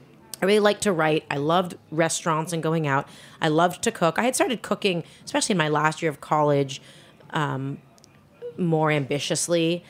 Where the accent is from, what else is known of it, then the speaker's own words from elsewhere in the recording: Toronto, Ontario, Canada; also born or lived in Montreal, Canada; I grew up in Toronto, Canada.